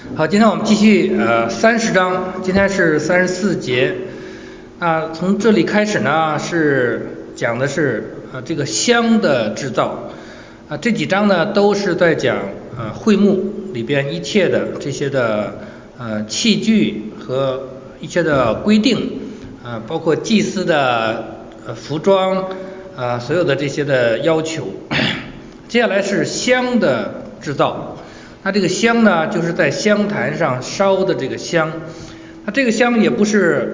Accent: China; 麝香我们中国人都知道是吧

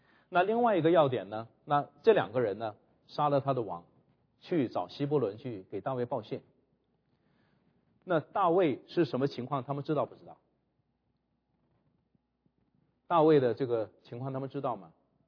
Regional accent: China; 我们中国人叫审时度势

